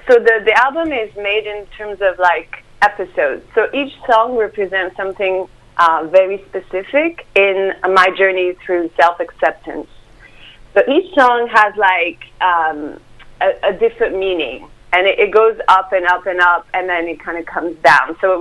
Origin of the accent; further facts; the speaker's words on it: France; Yeah, my mom is American and my dad is French. So I grew up in France, went to art school there, and then my mom wanted to g